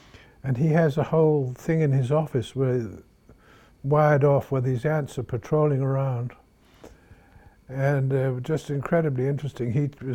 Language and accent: English; England, United Kingdom; I'm a journalist. I grew up in England, and I went to Oxford University.